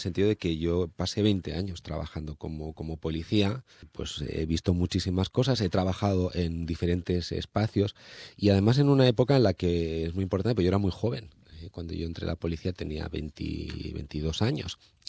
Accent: Spain; soy escritor español y por tanto tengo un sentimiento trágico de la vida.

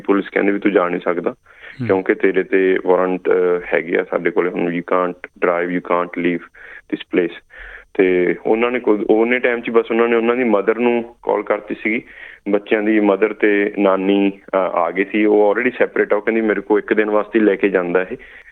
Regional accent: Puli, Punjab, India; also born or lived in Sydney; now in Melbourne, Australia; ਮੈਂ 2006 'ਚ ਆਇਆ ਸੀਗਾ ਜੀ ਮੈਲਬਰਨ 'ਚ, ਅਤੇ ਫਿਰ ਮੈਂ 4 ਸਾਲ ਸਿਡਨੀ ਵੀ ਲਾਏ ਆ ਜੀ, ਅਤੇ ਉਹ ਤੋਂ ਬਾਅਦ ਮੇਰਾ ਜਿਹੜਾ ਬੈਕਗਰਾਊਂਡ ਹੈ ਜੀ ਉਹ ਬਠਿੰਡਾ ਮੇਰਾ ਜ਼ਿਲ੍ਹਾ ਜੀ, ਪਿੰਡ ਮੇਰਾ ਪੂਲੀ ਹੈ ਜੀ।

